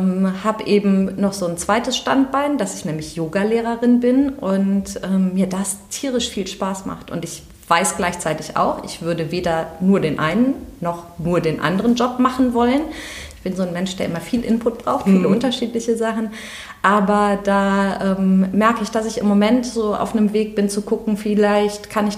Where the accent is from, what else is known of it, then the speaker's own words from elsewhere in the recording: Cologne, North Rhine-Westphalia, Germany; now in Aachen, Germany; Ich komme ursprünglich aus Köln.